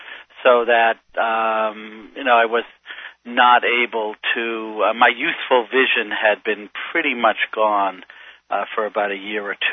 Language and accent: English; Worcester, Massachusetts, United States; I was born and raised in Worcester, Massachusetts